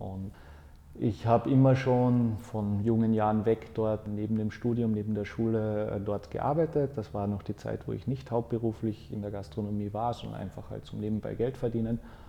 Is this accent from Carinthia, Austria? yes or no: yes; Carinthia, Austria; ich bin in einer Tourismusregion aufgewachsen, das ist der Weißensee. Der ist in Kärnten, das ist das südlichste Bundesland von Österreich, hat schon einen starken italienischen Einfluss. Also wir haben immer adriatisches Klima dort und wir haben halt da verschiedene Seen.